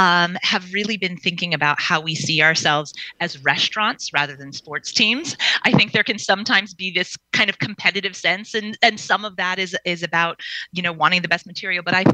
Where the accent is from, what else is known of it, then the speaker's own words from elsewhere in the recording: St. Croix, U.S. Virgin Islands; born there; I was born in St. Croix in the Virgin Islands.